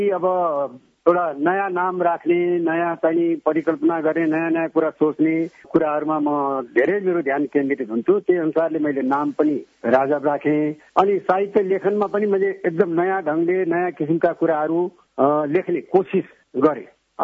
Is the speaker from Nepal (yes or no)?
yes; Kathmandu, Bagmati, Nepal; born there; म काठमाडौँको मोरटोलमा जन्मेको हुँ। म एकदम साधारण परिवारको मा जन्मेको हुँ।